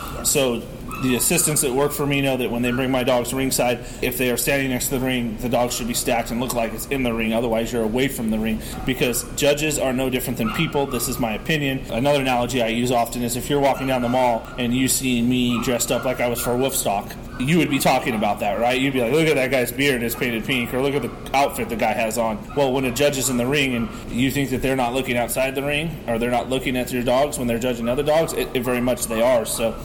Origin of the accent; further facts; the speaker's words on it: California, United States; Growing up in California, always looked up to California dog handlers.